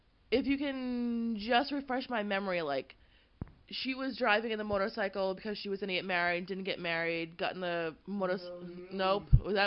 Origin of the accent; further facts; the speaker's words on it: Massachusetts, United States; I mean, we're from Massachusetts. I've been to Gloucester 1,000 times.